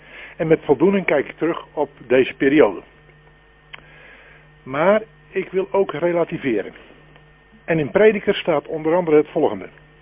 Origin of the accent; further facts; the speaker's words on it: Noordeloos, South Holland, Netherlands; now in Giessenburg, Netherlands; Opgegroeid in Noordloos. Gewerkt en gewoond in Hoogblokland als hoofd der school, zoals dat toen werd genoemd. En vanaf 1991 wonend in Giesenburg.